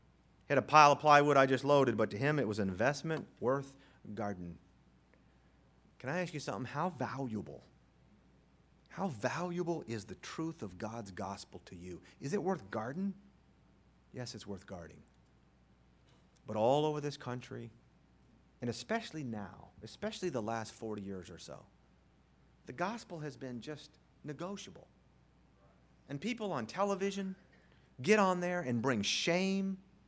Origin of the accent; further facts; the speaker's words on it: Indiantown, Florida, United States; But one of the things I remember most about growing up in Indiantown were the guns.